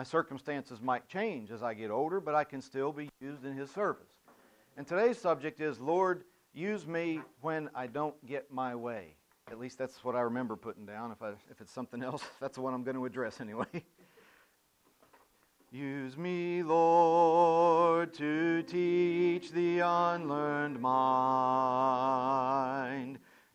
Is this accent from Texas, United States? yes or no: no; West Virginia, United States; And I'm from West Virginia, so I'm not allowed to tell them.